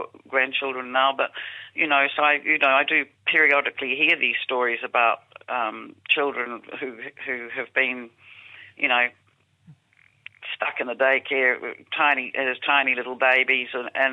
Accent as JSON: {"language": "English", "region": "Auckland", "country": "New Zealand", "tie": "born or raised there", "also_born_or_lived": "Christchurch", "said": "I was born and raised in Auckland, but I ran off down to Christchurch, and I did my undergraduate degree at Canterbury. And so that was 1979, 80, 81"}